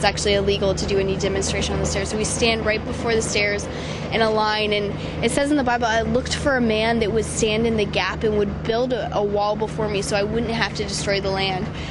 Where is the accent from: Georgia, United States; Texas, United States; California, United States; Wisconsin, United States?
California, United States; Manhattan Beach; I'm 23, and I'm from Manhattan Beach, California.